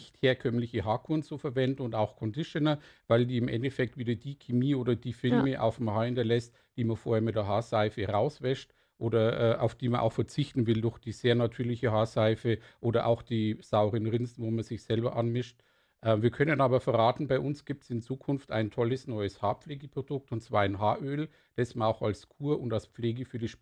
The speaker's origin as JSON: {"language": "German", "region": "Bavaria", "country": "Germany", "tie": "born there", "lives_now": "Nuremberg, Germany", "said": "Ich komme gebürtig aus der Oberpfalz."}